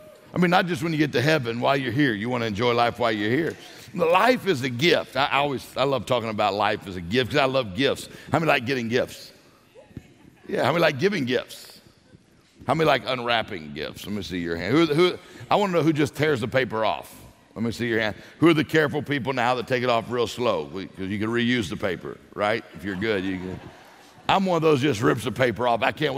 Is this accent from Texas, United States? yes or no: no; Ocean Springs, Mississippi, United States; Pastor, I grew up in Mississippi, so this is my first time in 18 years to get to preach and get to speak in Mississippi. But all my family's from Meridian, and I grew up down near the coast, Ocean Springs.